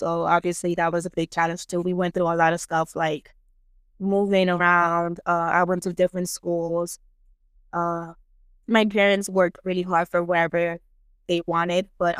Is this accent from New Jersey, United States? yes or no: yes; New Jersey, United States; I was born in New Jersey, the state of New Jersey, born and raised.